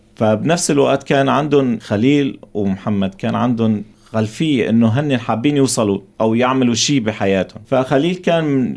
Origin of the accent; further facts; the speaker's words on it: Aleppo, Aleppo Governorate, Syria; أنا من حلب، منطقة عفرين.